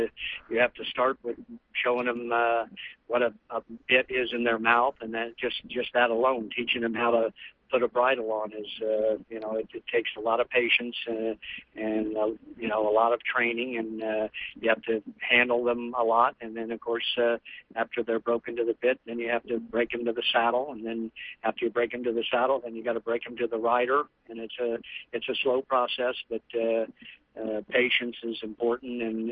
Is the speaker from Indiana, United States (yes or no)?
yes; Indianapolis, Indiana, United States; now in Ocala, United States; Well, I had a friend in high school whose father raced quarter horses, and just on the outskirts of Indianapolis, they had a farm.